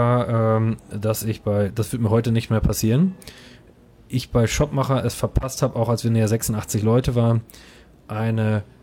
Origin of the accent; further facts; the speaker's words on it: Coesfeld, North Rhine-Westphalia, Germany; Und die erinnern mich immer wieder, wo ich herkomme. Und das Tolle ist, in Coesfeld kostet die Currywurst